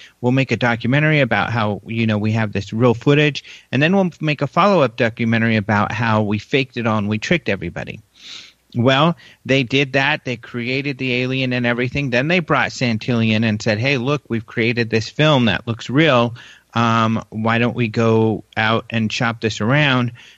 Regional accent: Denver, Colorado, United States; But yeah, Denver Broncos, they're pretty cool. My hometown. But, and this is the old school. When I grew up, this was their logo.

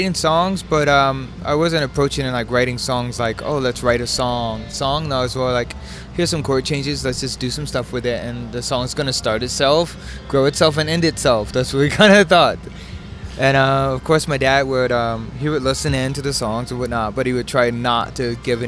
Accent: Hawaii, United States; also born or lived in Burbank, California; So I was born in Burbank, California, and parents moved to Hawaii, wanted to find a nice spot to raise a family. And I'm glad, man. I love Hawaii.

